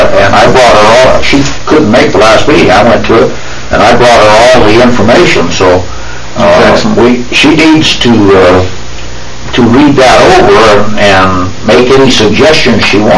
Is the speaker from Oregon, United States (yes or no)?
yes; Eugene, Oregon, United States; I grew up in Eugene.